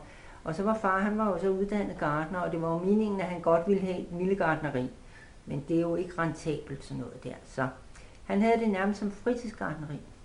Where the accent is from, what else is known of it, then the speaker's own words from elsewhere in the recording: Værløse, Capital Region of Denmark, Denmark; born there; Jamen, jeg er født i 1942 på Nordvang.